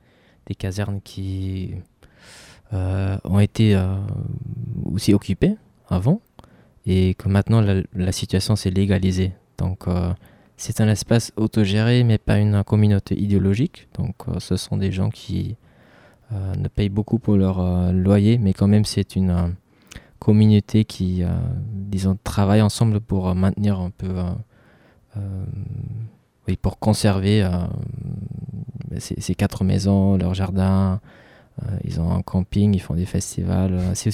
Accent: Freiburg, Baden-Württemberg, Germany; French is a second language; moi, je viens de Fribourg, en Allemagne, et pendant 4 ans ou 5 ans, j'ai habité dans un quartier qui s'appelle Vauban.

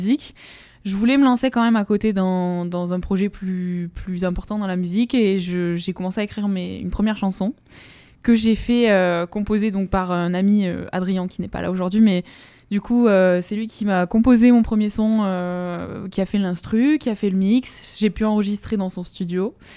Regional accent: Tonneins, Nouvelle-Aquitaine, France; j'ai 20 ans, bientôt 21. Je suis originaire, moi, du Lot-et-Garonne, donc une petite ville, Tonneins.

